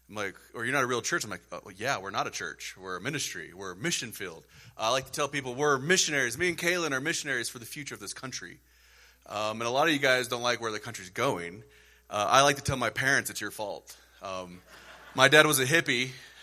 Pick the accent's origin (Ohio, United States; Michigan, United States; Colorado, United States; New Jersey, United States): Colorado, United States; Denver; I grew up in Denver.